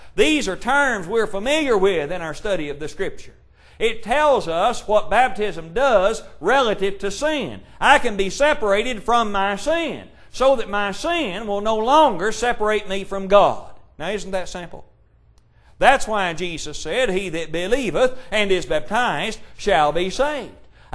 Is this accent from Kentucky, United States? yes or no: yes; Kentucky, United States; Now, you know, when I was growing up in Kentucky, my mama always said that what's fair for the goose is fair for the gander.